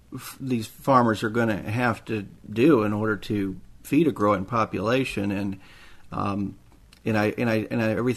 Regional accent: Florida, United States; now in Pensacola, United States; And like I told you, you're in my hometown. I live out in the other side of the state now in Pensacola

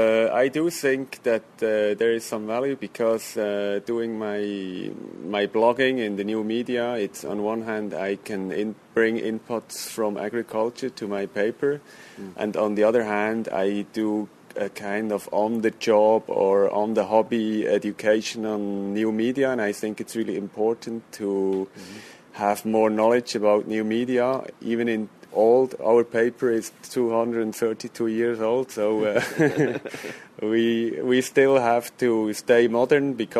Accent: Switzerland; I'm from Switzerland, based in Zurich, 45 years old.

